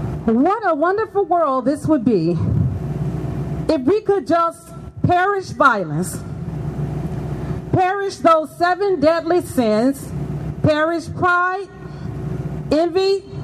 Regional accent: Mississippi, United States; As a child growing up in Mississippi, I used to wake up every morning around 5 o'clock because the roosters would crow

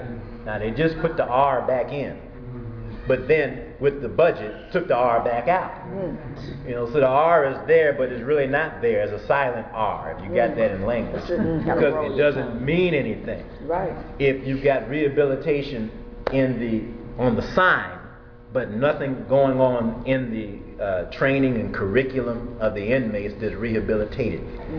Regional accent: California, United States; So like you, I'm from Southern California.

